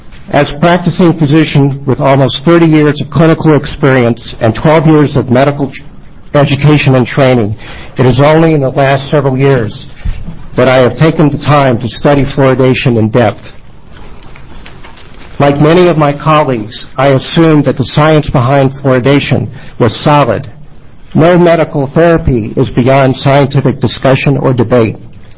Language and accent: English; Medford, Oregon, United States; I'm from Medford, Oregon